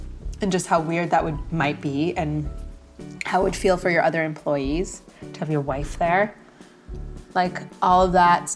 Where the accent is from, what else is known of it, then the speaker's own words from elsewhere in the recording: Iran; Like the immigrant in me is just like, what are you thinking? We came from Iran.